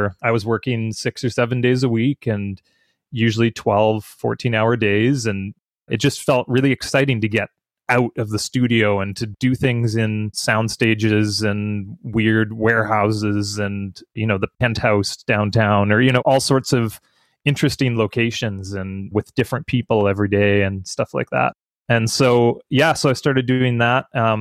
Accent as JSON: {"language": "English", "country": "Canada", "said": "So it's a pretty good deal as a Canadian to be able to do that."}